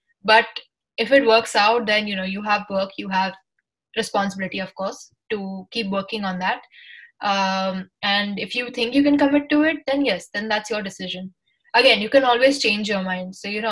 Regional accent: Mumbai, Maharashtra, India; I'm from Mumbai.

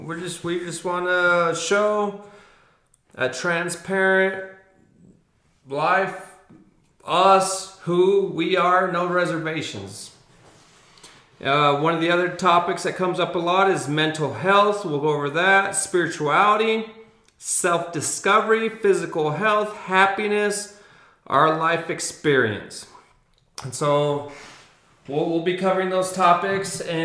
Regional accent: Chihuahua, Mexico; now in Asuncion, Mexico; I am from Chihuahua, Mexico. I live in Asuncion. We live in Asuncion on our farm right now.

